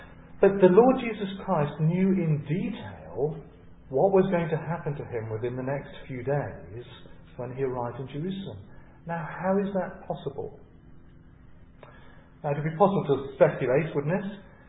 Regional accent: England, United Kingdom; And I'm an Englishman, I'm very slow.

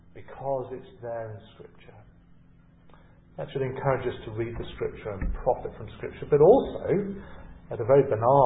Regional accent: England, United Kingdom; And I'm an Englishman, I'm very slow.

